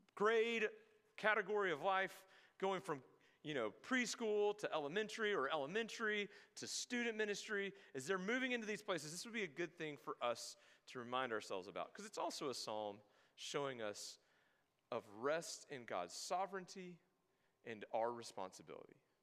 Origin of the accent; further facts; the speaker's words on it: Louisiana, United States; I'm from Louisiana. We've had a lot of those.